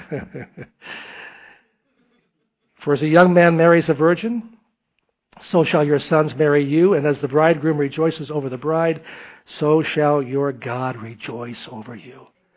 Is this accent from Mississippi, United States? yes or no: no; Tennessee, United States; born there; Of course, I was born in Tennessee